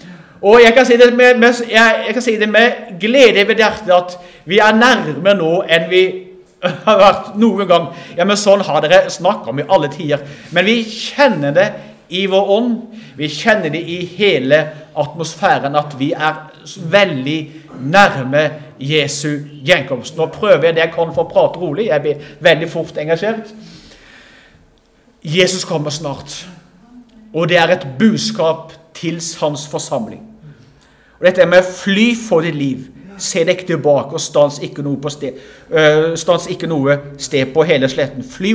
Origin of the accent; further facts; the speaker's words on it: Arendal, Agder, Norway; Og det kan si, Arendal, min hjemby, går feil vei.